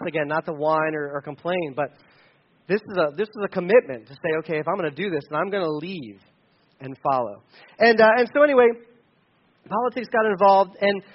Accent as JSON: {"language": "English", "region": "Delaware", "country": "United States", "lives_now": "Pennsylvania, United States", "said": "I'm from Delaware, and rural Pennsylvania was a straight up shock."}